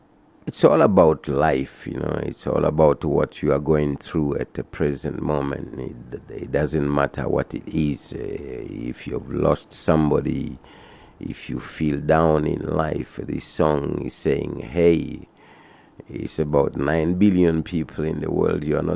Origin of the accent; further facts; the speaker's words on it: Namibia; born there; I was born in Ovambaland, you know